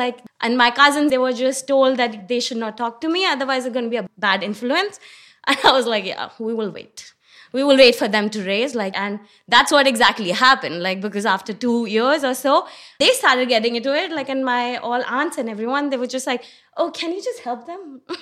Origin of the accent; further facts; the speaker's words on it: Delhi, India; moved away; I'm from India. Born and raised in Delhi, but like traveled all across, like in India basically. And then I moved here 5 years back.